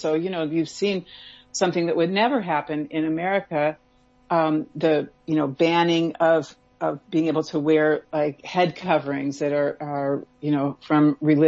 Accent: United States; Look, I'm originally American

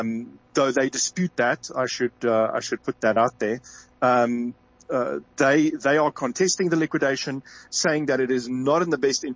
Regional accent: South Africa; That is just not an honor that I want as a South African.

